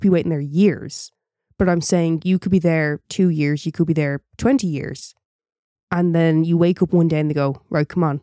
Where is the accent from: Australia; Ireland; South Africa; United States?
Ireland; I'm Irish.